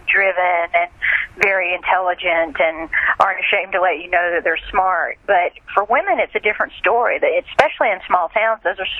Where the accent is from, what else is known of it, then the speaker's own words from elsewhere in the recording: Georgia, United States; You know, obviously I'm a Southerner. I grew up in South Georgia.